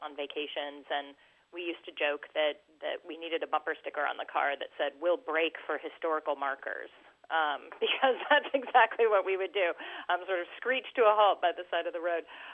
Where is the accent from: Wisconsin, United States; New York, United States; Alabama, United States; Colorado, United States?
Colorado, United States; I grew up in Colorado